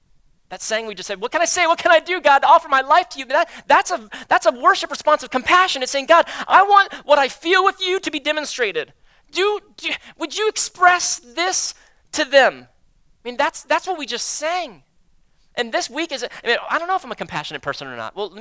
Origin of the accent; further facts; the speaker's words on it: Florida, United States; And I'm from South Florida. We loved when hurricanes came through because everything shut down.